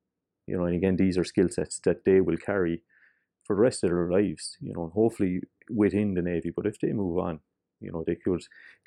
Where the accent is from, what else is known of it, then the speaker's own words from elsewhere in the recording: Cork, Munster, Ireland; now in Dublin, Ireland; You know, we are from Cork.